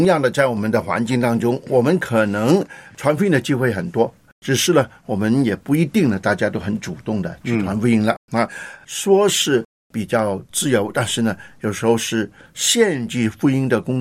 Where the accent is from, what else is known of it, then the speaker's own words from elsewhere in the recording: China; 我们中国人，我们的弟兄姐妹